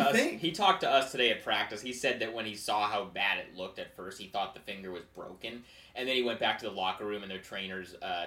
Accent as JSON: {"language": "English", "town": "Portland", "region": "Oregon", "country": "United States", "said": "I'm a Blazers fan. I'm from Portland."}